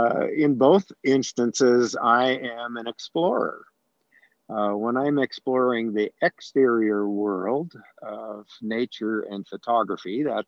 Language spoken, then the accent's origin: English; Midwest, United States; also born or lived in California; I grew up in the Midwest after being born in California.